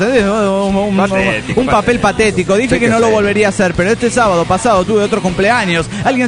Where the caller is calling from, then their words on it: Los Cabos, Baja California Sur, Mexico; el de Los Cabos, Baja California Sur, México.